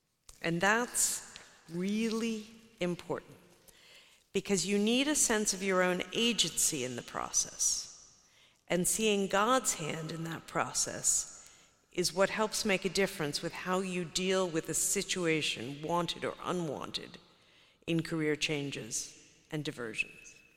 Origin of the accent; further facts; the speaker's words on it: United States; I grew up in the United States. But I spent my childhood intrigued by all things foreign.